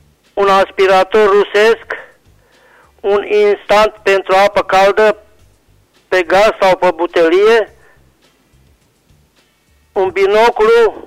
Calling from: Reșița, Caraș-Severin, Romania; de la Reșița

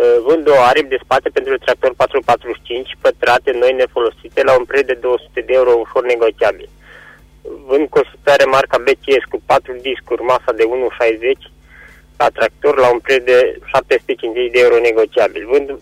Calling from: Caransebeș, Caraș-Severin, Romania; de la Caransebe și revin cu următoarele anunțuri

